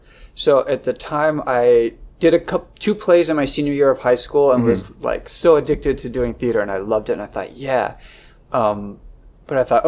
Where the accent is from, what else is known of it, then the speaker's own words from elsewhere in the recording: Riverside, United States; I had an internship at a really cool engineering firm in my hometown, Riverside, and it was going really well.